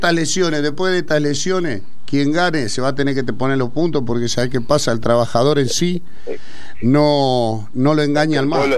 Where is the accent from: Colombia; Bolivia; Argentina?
Argentina; Soy argentino y no grito solamente los goles de la selección.